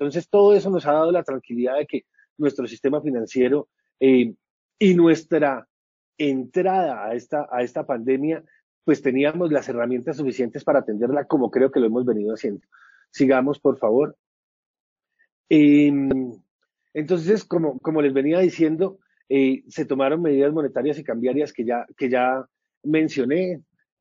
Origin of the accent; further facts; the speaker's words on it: Colombia; el confinamiento específico que todos decidimos como colombianos para proteger la vida